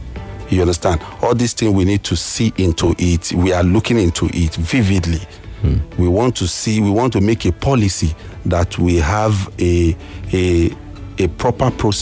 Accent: Obalende, Lagos, Nigeria; I was born, bred from Obalende, part of Etiosa Constituency 2

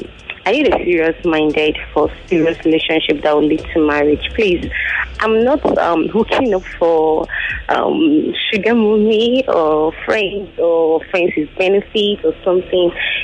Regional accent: Enugu State, Nigeria; I'm from Enugu State. I reside here in Nigeria.

